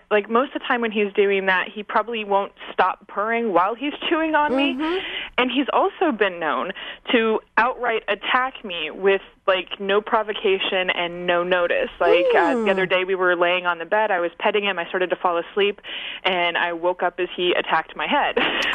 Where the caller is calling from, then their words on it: Jonesboro, Arkansas, United States; I'm calling from Jonesboro, Arkansas.